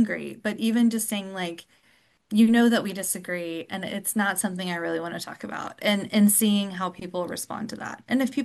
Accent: Texas, United States; especially as a Texan

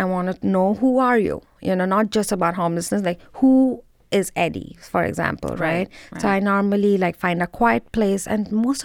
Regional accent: India; now in United States; Hannah, I came from India. I grew up seeing poverty. I had 5 maids in my house when I was growing up, right?

